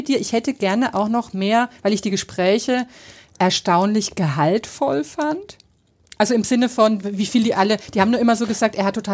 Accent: Chicago, Illinois, United States; Ich komme aus Chicago.

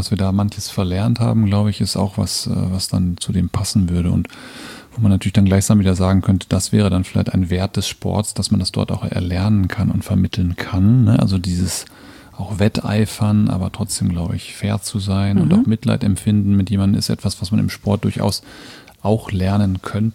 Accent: North Rhine-Westphalia, Germany; ich als Westfale

